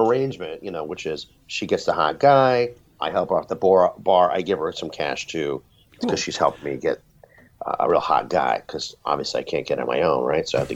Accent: New York, United States; now in Los Angeles, United States; Because I'm from New York and I can't get a great slice of pizza if my life depended on it.

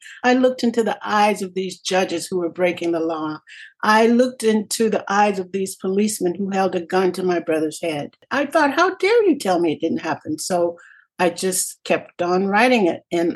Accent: Alabama, United States; But growing up in Alabama, I could see that in him.

